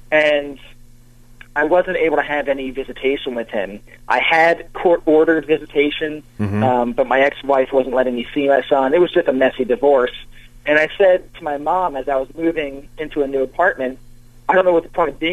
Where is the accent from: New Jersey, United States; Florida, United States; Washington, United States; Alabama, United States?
New Jersey, United States; also born or lived in Philadelphia; I was born just outside of New Jersey in Philadelphia.